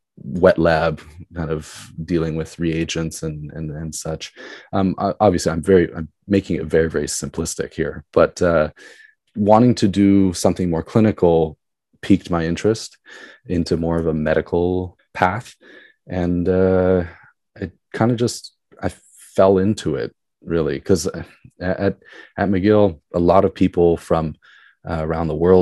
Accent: Tokyo, Japan; I was born and raised here in Tokyo, and I attended Santa Maria and then finished at St. Mary's.

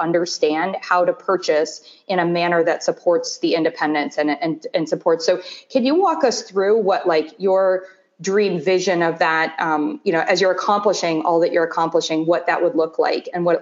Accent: Columbus, Ohio, United States; I grew up in Columbus, Ohio. It was all fast food.

